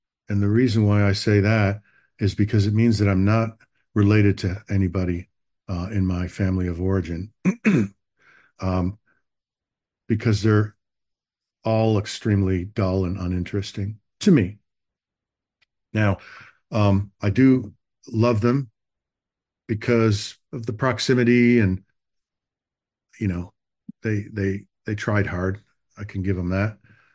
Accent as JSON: {"language": "English", "town": "Los Angeles", "region": "California", "country": "United States", "tie": "born there", "said": "I was born in Los Angeles in 1962. That makes me 61, two. Yeah, 61. I'll be 62 in November."}